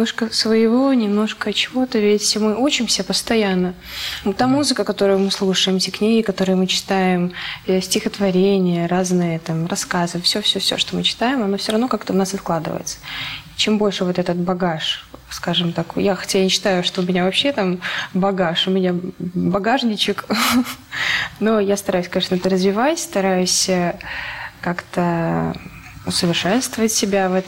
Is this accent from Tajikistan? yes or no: no; Odesa, Odesa Oblast, Ukraine; Есть про Одессу, про мой родной город.